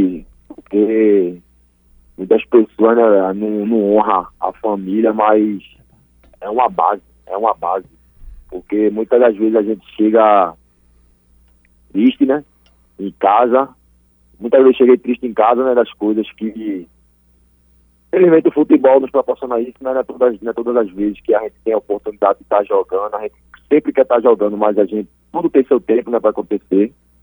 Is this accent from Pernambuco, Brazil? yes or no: yes; Cajueiro Seco, Pernambuco, Brazil; Que eu sou de Cajueiro Seco, né, mas é colado Cajueiro Seco e Prazeres, então não tem muita diferença.